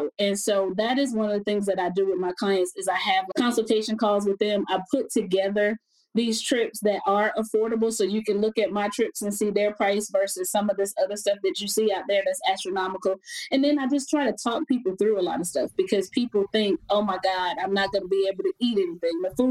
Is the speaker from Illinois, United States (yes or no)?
yes; Chicago, Illinois, United States; I grew up in Chicago. I'm from the west side of Chicago.